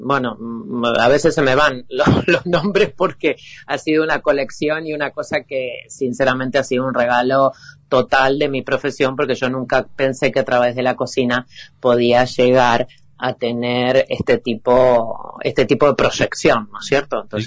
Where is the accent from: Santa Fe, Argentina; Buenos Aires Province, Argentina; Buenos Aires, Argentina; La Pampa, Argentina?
Santa Fe, Argentina; San Lorenzo; now in Madrid, Spain; soy más madrileña por los años vividos que sanlorencina, pero bueno, Argentina es mi lugar, San Lorenzo es mi ciudad y yo soy de Argentina por los cuatro costados, ya lo estás viendo de la manera que hablo, por más que llevo 30 años aquí.